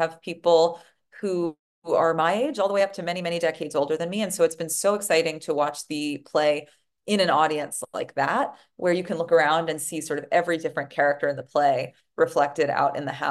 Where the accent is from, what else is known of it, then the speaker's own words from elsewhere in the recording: New York City, New York, United States; Well, I grew up experiencing a lot of musical theater. I'm from New York City. My family went to the theater a lot, and I saw a lot of musicals as a kid.